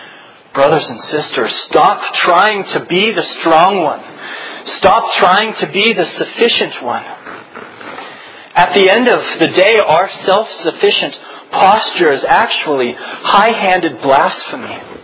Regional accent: California, United States; moved away as an adult; When I left home for college, I moved from Southern California to upstate New York, right on the shore of Lake Ontario.

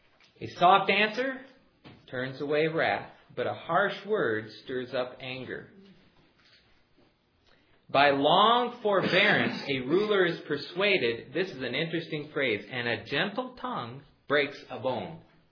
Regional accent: Minnesota, United States; You know, you got cattails growing in the ditches all over the place, and that's more like I grew up in Minnesota.

